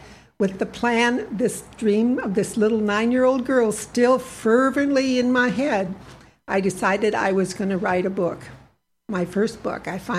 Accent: Fairbank, Iowa, United States; Near my hometown of Fairbank is a small community called Old Wine.

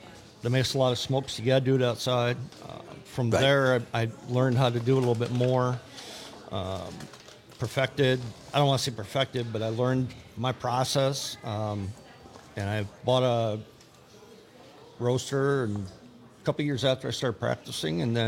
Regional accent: Appleton, Wisconsin, United States; Appleton.

